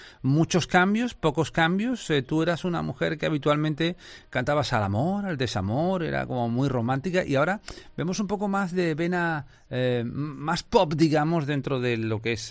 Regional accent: Málaga, Andalusia, Spain; la gente de Málaga tenemos mucha acepción por la tierra de Cádiz

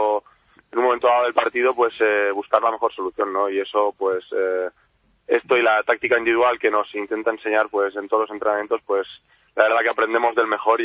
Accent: Spain; los jugadores que venimos de España

